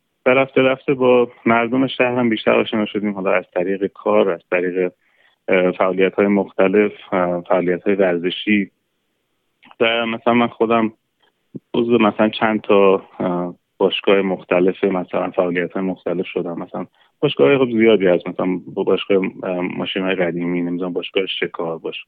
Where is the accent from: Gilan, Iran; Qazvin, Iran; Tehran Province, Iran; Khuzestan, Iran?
Gilan, Iran; Rasht; now in Australia; من چون خودم توی شهر نسبتا بزرگی تو ایران تو شهر رشت بزرگ شدم،